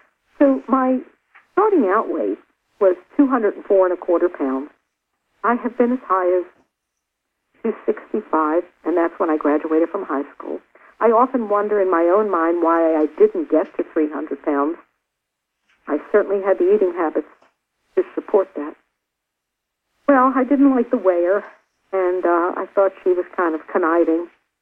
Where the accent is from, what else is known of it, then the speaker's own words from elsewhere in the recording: Baltimore, Maryland, United States; growing up in Baltimore, you have gravy on top of the French fries